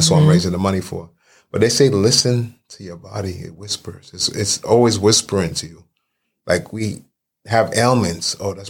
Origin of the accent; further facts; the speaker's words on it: Brooklyn, New York, United States; born and raised in Brooklyn, New York, East Flatbush / Canarsie section. Parents from Barbados and Trinidad, but I was raised in Brooklyn.